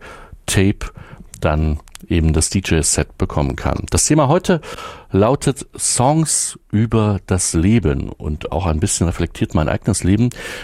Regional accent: Erfurt, Thuringia, Germany; Also meine Heimatstadt ist hier Erfurt

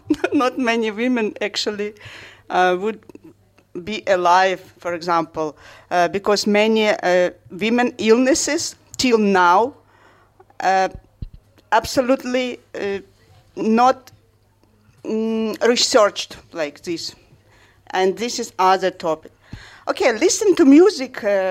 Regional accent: Ukraine; English is a second language; And about feminism, as for me, for example, I'm from Ukraine

